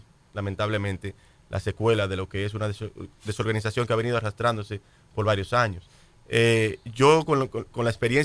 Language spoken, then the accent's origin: Spanish; Dominican Republic; yo tengo que hacer algo como ciudadano dominicano